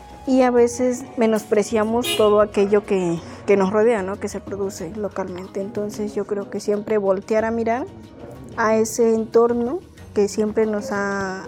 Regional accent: Yohualichan, Puebla, Mexico; soy de Yowalichan

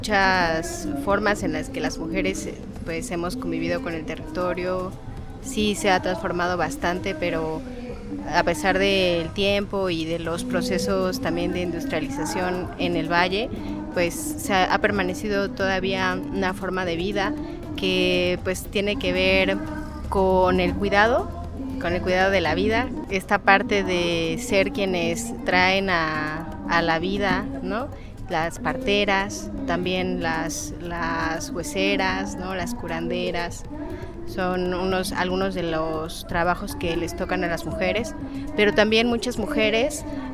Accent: Tlaxcalancingo, Puebla, Mexico; Soy de Tlaxcalancingo

